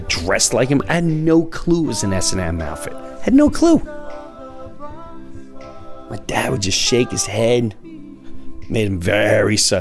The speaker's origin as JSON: {"language": "English", "town": "Long Island", "region": "New York", "country": "United States", "tie": "born or raised there", "said": "because I grew up in Long Island, and my parents were really blue collar."}